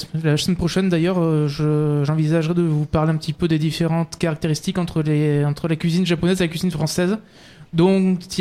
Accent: Sarrians, Provence-Alpes-Côte d'Azur, France; also born or lived in Carpentras; Oui, moi je suis également Sarrianais. Je suis né à Carpentras et j'ai grandi à Sarrien depuis mon enfance, quoi.

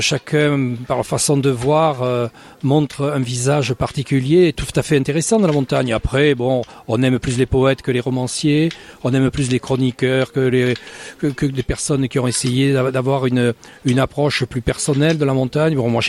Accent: Carpentras, Provence-Alpes-Côte d'Azur, France; born there; now in Paris, France; je suis né à Carpentras, devant cette haute montagne. Et je suis parti de Carpentras

